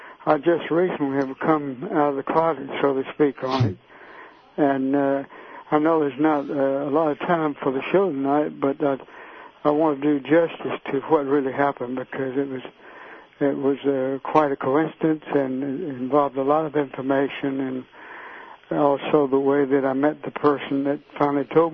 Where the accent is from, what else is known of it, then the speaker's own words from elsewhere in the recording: Mount Airy, North Carolina, United States; because of a big wave of UFO reports in my hometown of Mount Airy at the time.